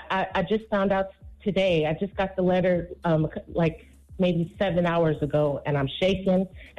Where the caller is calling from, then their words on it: California, United States; I'm calling from Cali.